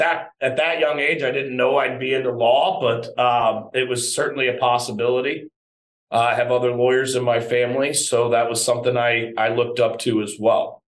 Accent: Omaha, Nebraska, United States; now in Philadelphia, United States; No, I'm here from Omaha, but I ended up out east for school.

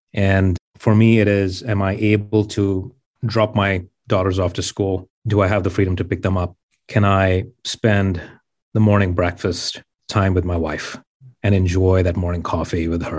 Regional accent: Mumbai, Maharashtra, India; For me, growing up in Mumbai, having that fear of being on the streets

